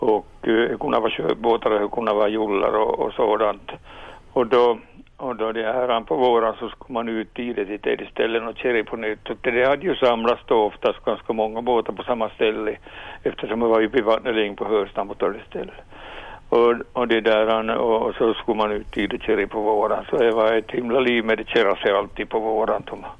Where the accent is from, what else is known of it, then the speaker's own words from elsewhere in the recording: Sundom, Ostrobothnia, Finland; från Sundom.